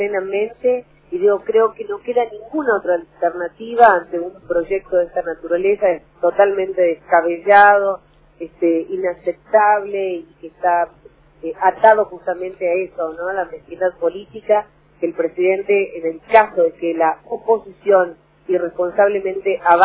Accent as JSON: {"language": "Spanish", "town": "Perico", "region": "Jujuy", "country": "Argentina", "said": "Yo soy de Perico, por eso traigo a colación esta información."}